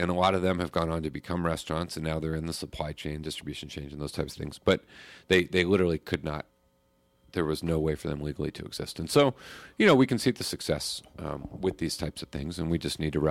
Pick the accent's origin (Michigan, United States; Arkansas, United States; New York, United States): Arkansas, United States; I grew up in Arkansas.